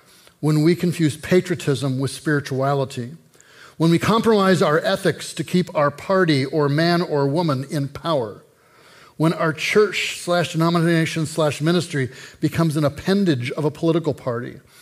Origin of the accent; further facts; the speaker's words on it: United States; Now, I'm deeply American. My family comes from immigrant stock. My grandparents from Czechoslovakia.